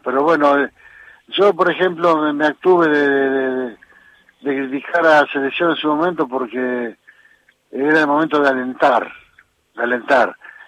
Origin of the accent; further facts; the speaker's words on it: Argentina; porque somos argentinos.